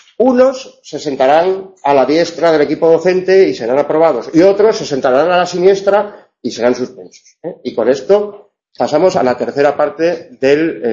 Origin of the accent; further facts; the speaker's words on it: Cartagena, Bolívar, Colombia; born there; yo nací en Cartagena de Indias, ¿sabe usted?